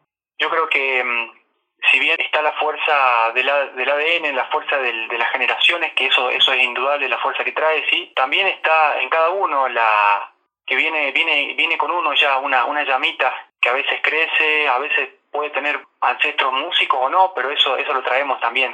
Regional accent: Villa Huidobro, Córdoba, Argentina; now in Córdoba, Argentina; Nosotros somos todos oriundos de Villa Huidobro, Cañada Verde, como le llamamos, al sur de la provincia de Córdoba. Todos mis familiares. Desde ahí nos fuimos a vivir a Córdoba.

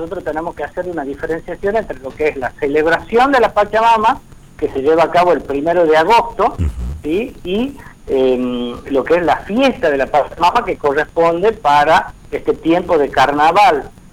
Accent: Tucumán, Argentina; nosotros nos tenemos como tucumanos que enorgullecer de tener esta tierra ancestral

